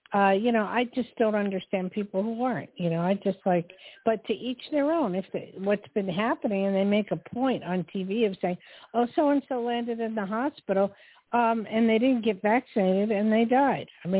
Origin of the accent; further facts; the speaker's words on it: New Jersey, United States; born there; But I was born in Jersey, so, you know, I know the New York accent